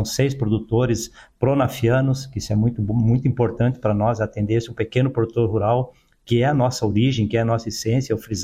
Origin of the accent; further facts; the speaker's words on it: Rio Grande do Sul, Brazil; now in Minas Gerais, Brazil; Nós viemos de uma região do Rio Grande do Sul, onde a gente tem a especialidade de trabalhar com as culturas de grãos